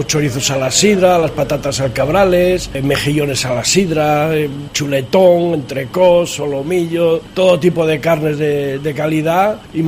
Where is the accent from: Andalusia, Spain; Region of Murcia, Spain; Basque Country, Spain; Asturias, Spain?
Asturias, Spain; now in Denia, Spain; Aunque soy asturiano, la idea siempre ha sido volver aquí y acabar, como dice el otro, mis días en esta tierra que me han acogido muy bien.